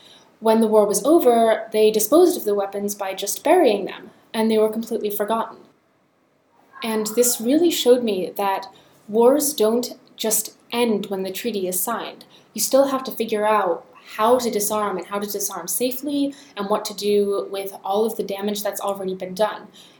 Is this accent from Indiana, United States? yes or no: no; New Jersey, United States; Well, I grew up in New Jersey, where there are actually a surprising number of military Superfund sites.